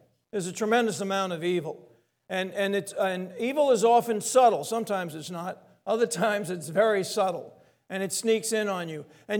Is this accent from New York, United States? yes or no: yes; Long Island, New York, United States; You know, I was brought up in Long Island, and my parents were from Brooklyn.